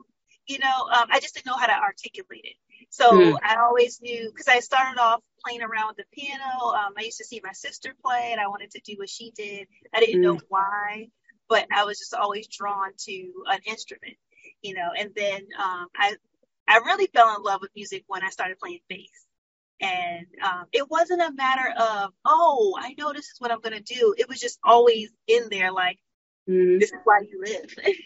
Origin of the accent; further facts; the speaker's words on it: New Jersey, United States; now in Washington, United States; No, I'm actually from New Jersey. I live in D.C. I'm based in D.C.